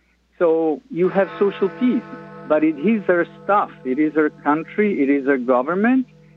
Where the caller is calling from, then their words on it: New York, United States; Yes, indeed. I'm calling from New York.